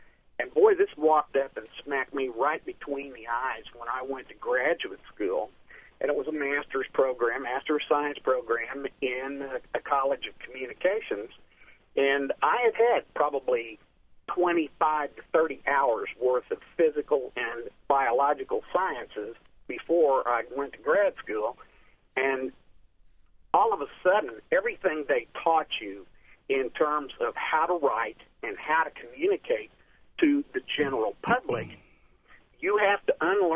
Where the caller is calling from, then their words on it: Tulsa, Oklahoma, United States; I'm calling from Tulsa, Oklahoma.